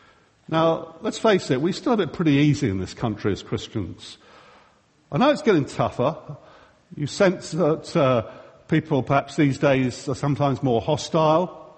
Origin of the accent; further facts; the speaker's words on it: England, United Kingdom; Now, being English, of course, I was expecting to take a bag of crisps and a few sandwiches.